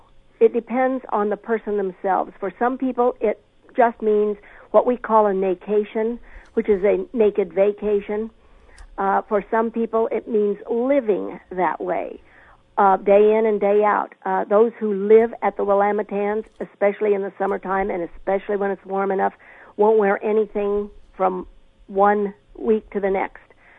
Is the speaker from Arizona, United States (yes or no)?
yes; Phoenix, Arizona, United States; I'm from Phoenix, Arizona, and it's just a very comfortable experience.